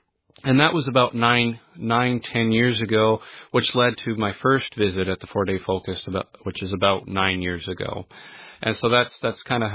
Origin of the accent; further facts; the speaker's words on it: Portage la Prairie, Manitoba, Canada; Well, of course … I'm from Portage la Prairie, Manitoba, Canada. So I'm a little bit away from home.